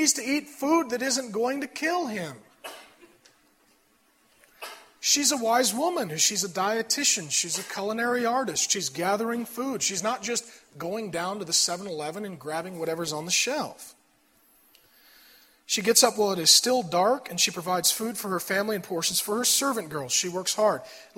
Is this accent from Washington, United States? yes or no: yes; SeaTac, Washington, United States; I grew up in SeaTac behind the Deja Vu. If you've been there, repent to God. And in my neighborhood, looking back, I was the only kid that I knew that had a father.